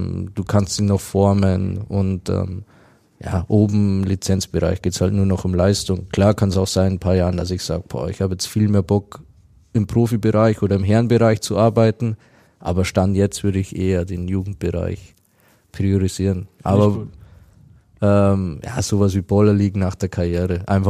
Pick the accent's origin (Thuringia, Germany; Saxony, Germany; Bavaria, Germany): Bavaria, Germany; Also als Kind in Bayern aufzuwachsen.